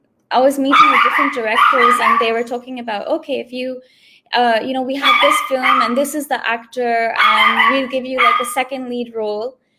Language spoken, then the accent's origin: English; United States; I was just shocked because I grew up in America